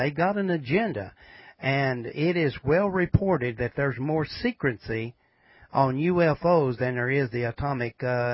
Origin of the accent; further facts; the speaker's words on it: Tennessee, United States; tonight with Brother … out of Central Tennessee, my home state.